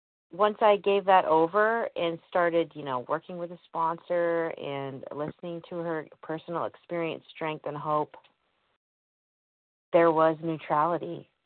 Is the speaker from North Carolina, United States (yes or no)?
no; Idaho, United States; I'm from Idaho.